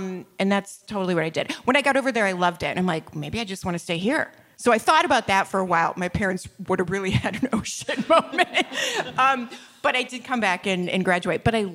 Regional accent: Bay City, Michigan, United States; I'm from Bay City, Michigan.

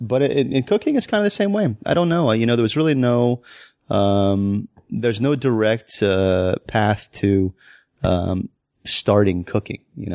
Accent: Florida, United States; My hometown of Florida, yeah.

